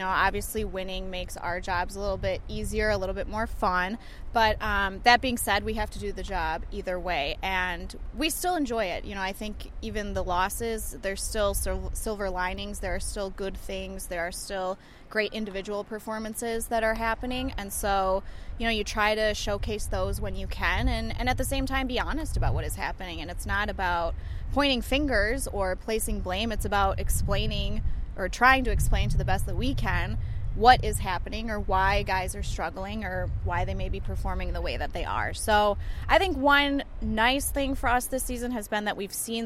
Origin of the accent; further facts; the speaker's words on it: Madison, Wisconsin, United States; I really consider myself like a hometown girl. I grew up in Madison. I went to school at Marquette University.